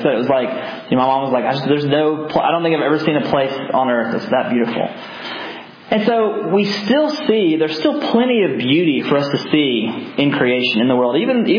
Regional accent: Tennessee, United States; I'm from West Tennessee, my wife's from Western Kentucky.

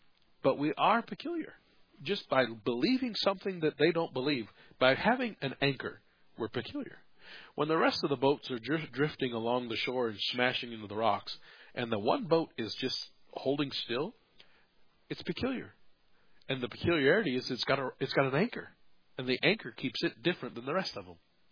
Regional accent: United States; you and I, we grew up in America, so we just can't even fathom the idea of a institution jailing someone just for preaching the Bible.

